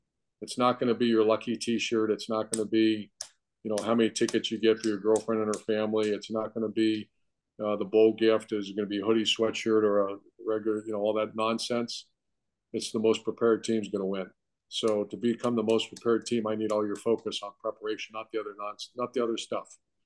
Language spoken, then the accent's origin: English; Ohio, United States; I grew up in Ohio and watching the Rose Bowl, and we never made it there.